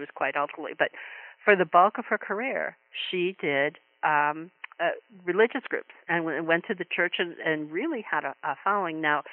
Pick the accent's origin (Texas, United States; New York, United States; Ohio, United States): Ohio, United States; Bowling Green; My sister and I, you know, were casually interested in football. We grew up in Bowling Green, Ohio, that has Bowling Green Falcons with the university.